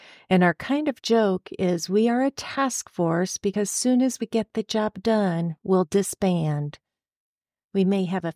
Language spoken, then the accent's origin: English; South Bend, Indiana, United States; also born or lived in California; I grew up in South Bend, Indiana, and have spent most of my life in Indiana. I did live in California on and off for 8 years as well.